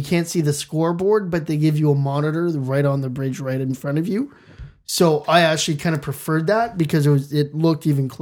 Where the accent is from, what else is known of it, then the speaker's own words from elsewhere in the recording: Ottawa, Ontario, Canada; I told him off the bat, like, listen, I'm from Ottawa.